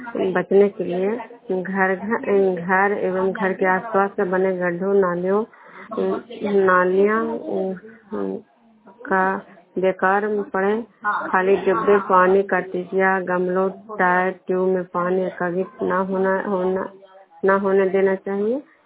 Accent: Vishnupur, Bihar, India

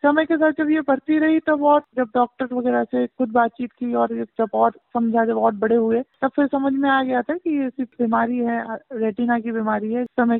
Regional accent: Jhansi, Uttar Pradesh, India; also born or lived in Mathura; मेरी पैदाइश मथुरा में हुई है। एक्चुअली मेरे फादर की ट्रांसफरेबल जॉब थी, तो वैसे तो मेरा बचपन झांसी में बीता है।

